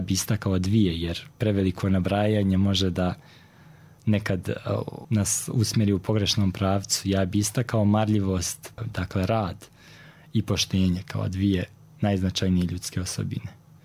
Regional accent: Nevesinje, Republika Srpska, Bosnia & Herzegovina; also born or lived in Mostar / Gacko; Porijeklom sam iz jedne radničke porodice. Dakle, rođen sam u Mostaru. Zbog tih nekih ratnih previranja bili smo primorani da se preselimo u susjednu opštinu Nevesinje. To jest, najprije sam živio u Gacku, a zatim u Nevesinju.

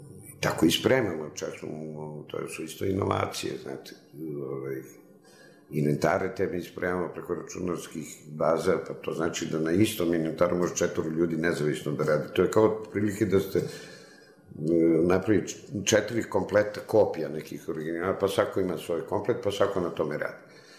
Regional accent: Romania; a ja sam iz Rumunije. Ima li to u Rumuniji možda negde neka biblioteka?

